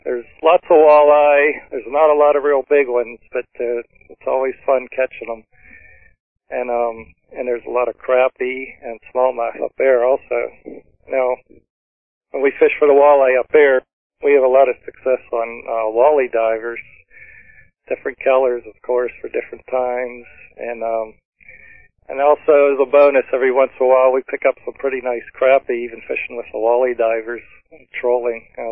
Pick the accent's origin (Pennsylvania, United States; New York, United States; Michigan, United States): Pennsylvania, United States; I'm from the North Hills area, so Lake Arthur is about 45 minutes from me.